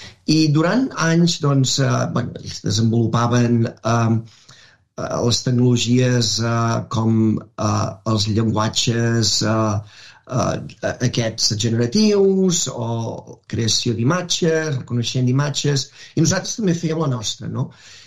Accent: Manresa, Catalonia, Spain; fes un itinerari per visitar Manresa, que és d'on soc jo

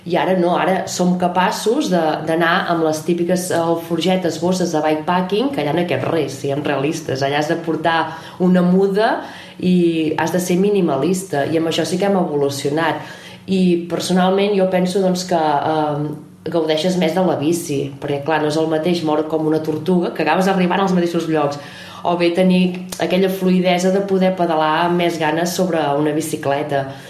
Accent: Catalonia, Spain; al Berguedà, d'on som nosaltres

